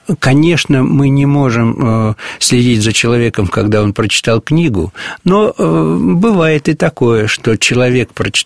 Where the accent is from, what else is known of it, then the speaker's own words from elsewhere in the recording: Yelets, Lipetsk Oblast, Russia; also born or lived in Perm / Ukraine / Romania; когда отец перестал служить, мы вернулись на родину. Родители – это Липецкая область нынешняя. Раньше она была Орловская, город Елец. Вот школа, я там вырос.